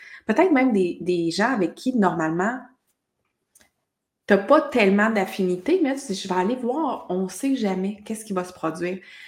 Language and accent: French; Quebec, Canada; now in Europe; Tu sais, toi, on est du Québec, moi, là, j'habite en Europe, mais on s'en va dans un autre pays